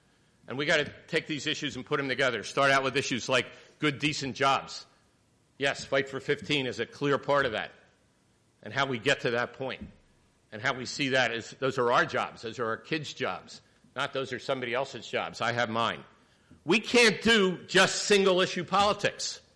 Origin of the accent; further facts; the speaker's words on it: Philadelphia, Pennsylvania, United States; like it was when I grew up in Philadelphia.